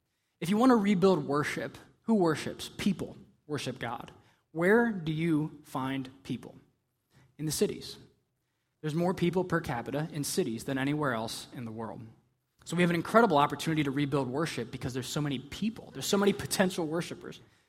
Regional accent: Pennsylvania, United States; I always say, I'm from a small town, central Pennsylvania. We have Comcast employees in my hometown.

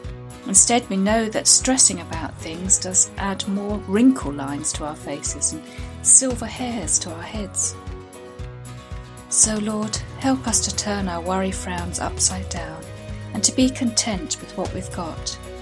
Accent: England, United Kingdom; now in France; Hello, I'm an English woman living in France

